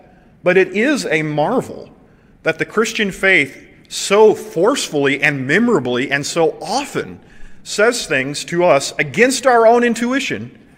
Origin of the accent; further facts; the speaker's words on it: Seminole, Oklahoma, United States; One of my favorite stories, growing up in Seminole, Oklahoma, we knew the local judge there